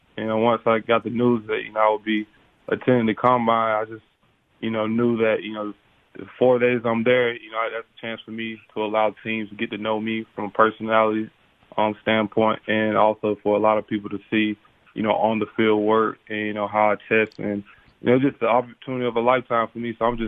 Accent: Calhoun Falls, South Carolina, United States; So whenever someone asks me where I'm from, you know, 99% of the time, no one really knows. So, you know, I have to really, you know, do a good job of explaining that. But, you know, like I said, small town, one red light

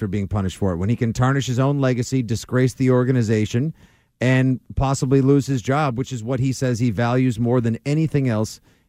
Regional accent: Boston, Massachusetts, United States; Yes, I am definitely from Boston, but I could not be cheating because I love the city so much I am in a Bruins jersey.

